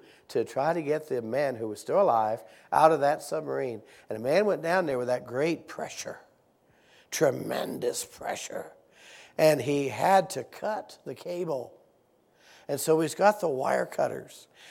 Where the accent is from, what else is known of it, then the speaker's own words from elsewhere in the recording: Fairmont, United States; And I can still remember driving across my hometown, Fairmont, thinking to myself